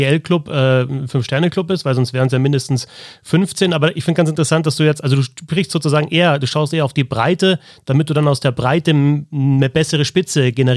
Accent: Miesbach, Bavaria, Germany; jetzt auch wieder aus dem Süden gesprochen, ja, also ich komme eben aus der Gegend von Miesbach

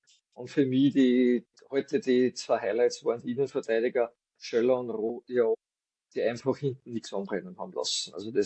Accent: Salzburg, Austria; Bin kein Wiener, bin eigentlich aus Salzburg, gebürtig aus der Stadt Salzburg und lebe jetzt mit meiner Frau etwas außerhalb, hinter der Landesgrenze in Oberösterreich, in einem kleinen Ort.

